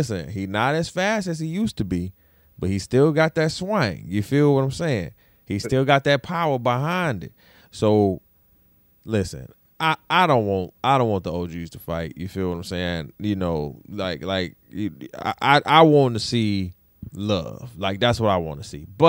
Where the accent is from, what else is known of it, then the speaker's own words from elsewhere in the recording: Cleveland, Ohio, United States; Because I'm from Cleveland.